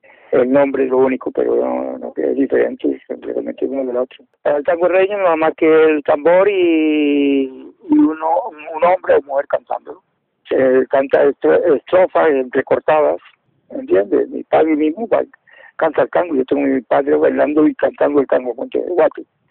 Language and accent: Spanish; Canary Islands, Spain; born or raised there